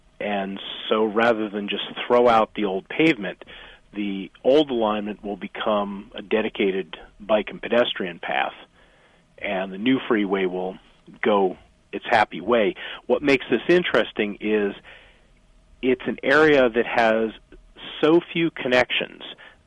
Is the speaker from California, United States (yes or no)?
no; Boston, Massachusetts, United States; And as somebody, you know, I grew up in Boston.